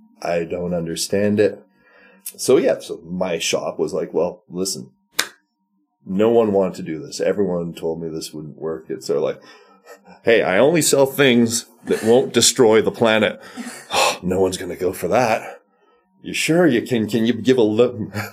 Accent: Montreal, Quebec, Canada; I'm from Montreal, but my dad built a place in Magog in the 60s.

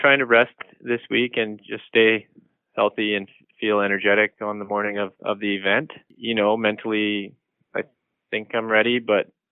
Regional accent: Williams Lake, British Columbia, Canada; So I grew up in Williams Lake

